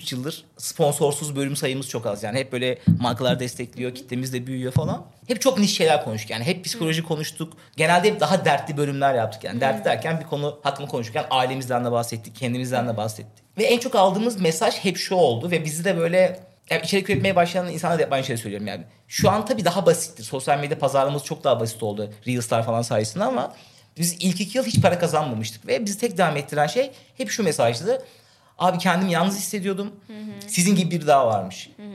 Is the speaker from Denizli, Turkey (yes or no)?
yes; Denizli, Turkey; Ben Denizli'de doğdum büyüdüm. Eskişehirliyim sonra taşındım.